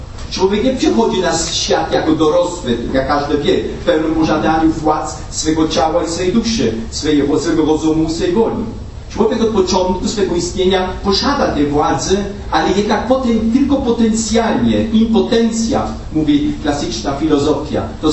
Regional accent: Germany; Polish is a second language; jestem Niemcem i dlatego po prostu wybaczcie, że mój polski język jest trochę marny.

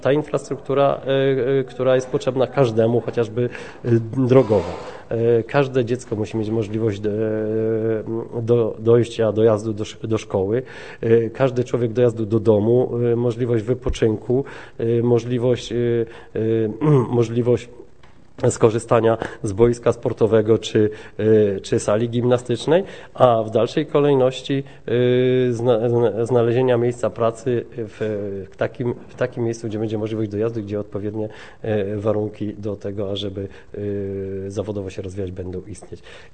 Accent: Tarnów, Lesser Poland, Poland; Jestem tarnowianinem związanym ściśle z Tarnowem od urodzenia, zarówno rodzinnie, jak i zawodowo. Jestem osobą o poglądach konserwatywnych, bardzo ściśle i bardzo mocno osadzonych w tradycji, w polskiej tradycji katolickiej, patriotycznej.

